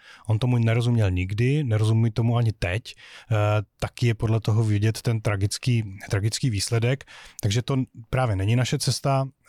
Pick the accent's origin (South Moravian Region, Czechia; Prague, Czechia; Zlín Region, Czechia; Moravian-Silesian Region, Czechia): South Moravian Region, Czechia; Břeclav; sám z Jižní Moravy pocházím. Já pocházím z Břeclavy, což je město na, na, na slovensko-rakousko-moravském pomezí.